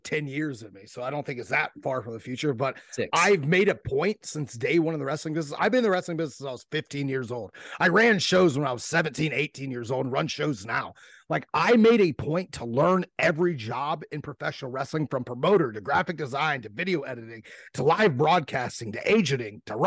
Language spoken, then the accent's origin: English; Ohio, United States; I'm from Ohio. We got a whole different jargon over here. I mess up words all the time.